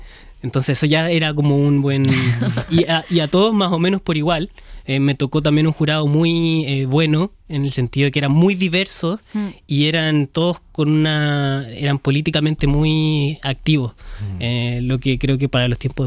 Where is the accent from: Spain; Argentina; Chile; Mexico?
Chile; Santiago, Santiago Metropolitan Region; Pero sí vengo de los suburbios de Santiago.